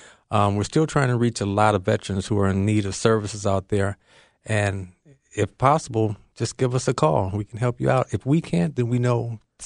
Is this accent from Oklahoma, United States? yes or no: no; Detroit, Michigan, United States; I grew up in Detroit, Michigan, and I had aspirations of always going into the Air Force.